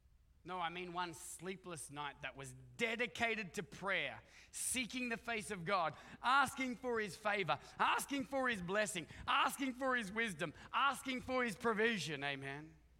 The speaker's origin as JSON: {"language": "English", "country": "Australia", "said": "I'm Australian"}